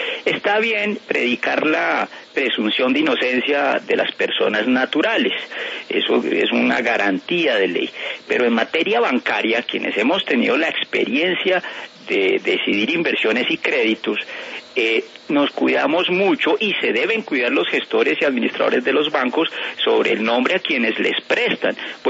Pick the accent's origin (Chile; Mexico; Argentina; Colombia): Colombia